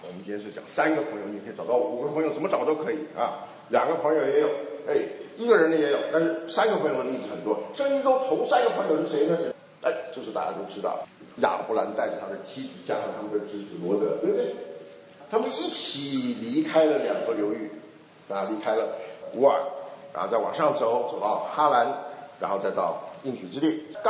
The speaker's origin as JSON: {"language": "Chinese", "country": "Taiwan", "said": "我们台湾话叫抓鸡"}